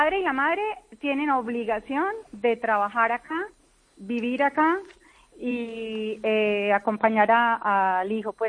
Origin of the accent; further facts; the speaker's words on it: Colombia; now in Spain; Somos colombianos.